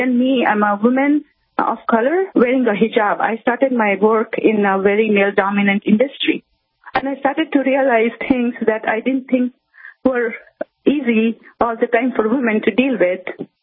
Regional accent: India; English is a second language; moved away as an adult; now in United States; So I come from India, and I moved to the United States when I was 21. So growing up in India, like I was like growing up in 80s, 90s India as a little child

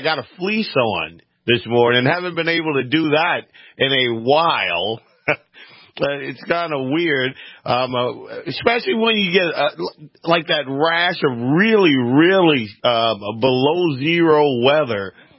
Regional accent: Louisiana, United States; now in North Dakota, United States; It was my home state of Louisiana was named most pro-life.

